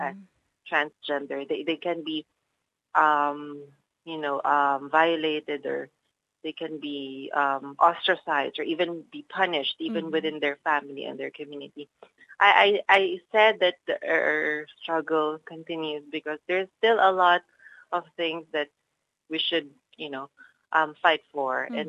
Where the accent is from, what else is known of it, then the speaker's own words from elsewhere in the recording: Philippines; I'm Filipino, and I know many languages